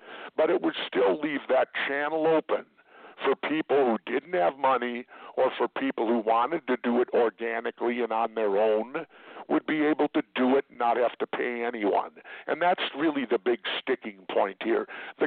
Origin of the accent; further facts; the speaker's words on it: Minneapolis, Minnesota, United States; And much the same as when I grew up in South Minneapolis, we had a small backyard, and my mom grew rhubarb and tomatoes every summer